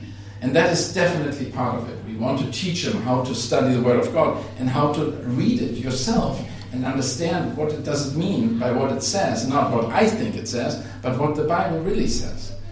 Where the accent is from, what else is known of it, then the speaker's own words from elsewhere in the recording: Finland; English is a second language; now in Berlin, Germany; We are American Germans, so, and I'm Finnish. I'm actually coming since 50 years to Finland, so that's kind of our summer retreat